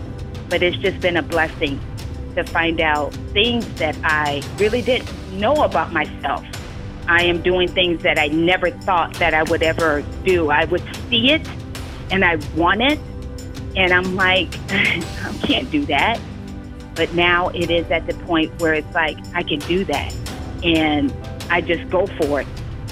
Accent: Overland Park, Kansas, United States; I am from Overland Park, Kansas, and I have been with TaylorMade for 5 years.

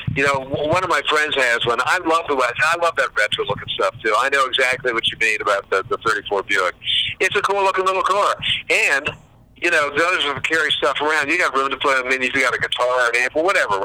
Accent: Washington, District of Columbia, United States; born there; also born or lived in California; I mean, first of all, I am an East Coast guy. I was born in Washington, D.C., and I had great years in California.

